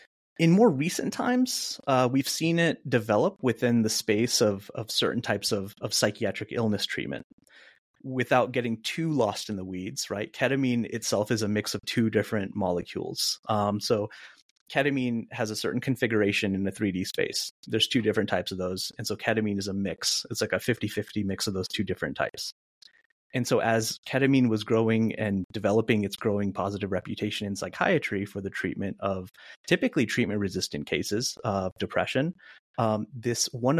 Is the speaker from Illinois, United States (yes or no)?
no; Florida, United States; I grew up in Florida, where I developed a very deep love for soccer and hip hop.